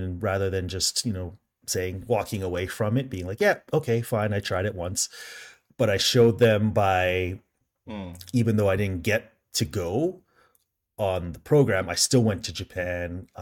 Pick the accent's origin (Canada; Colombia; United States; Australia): Canada; it was similar to what I grew up in Canada.